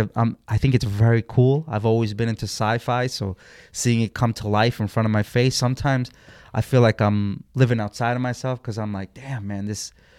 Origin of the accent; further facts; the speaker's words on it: New York City, New York, United States; Okay, so here in New York, Nextel was a big thing.